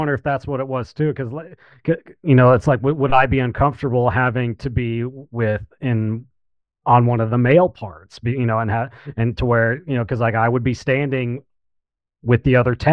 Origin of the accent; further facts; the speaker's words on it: Illinois, United States; I'm originally from the Central Illinois area, about a couple hours south of Chicago.